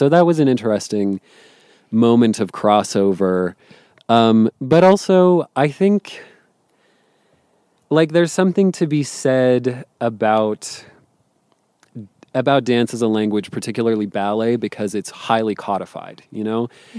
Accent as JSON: {"language": "English", "region": "New Mexico", "country": "United States", "tie": "born or raised there", "said": "growing up in New Mexico and being, like, a teenager who was too cool for everything, I found, like, everyone speaks Spanish."}